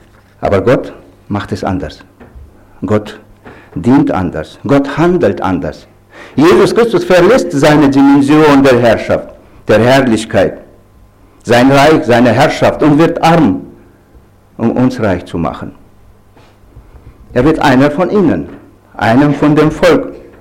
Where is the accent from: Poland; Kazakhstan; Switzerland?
Kazakhstan; Ich bin aufgewachsen als Deutscher in Kasachstan, geboren und aufgewachsen in Kasachstan. Zu damaliger Zeit gehörte das Land zur Sowjetunion.